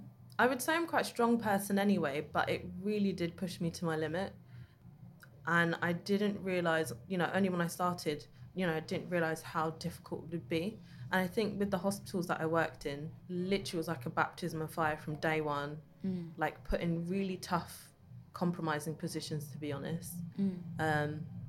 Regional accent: London, United Kingdom; growing up in East London, none of my family being medics at all

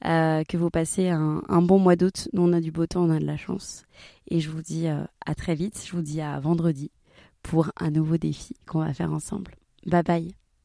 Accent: Marseille, Provence-Alpes-Côte d'Azur, France; je viens de Marseille

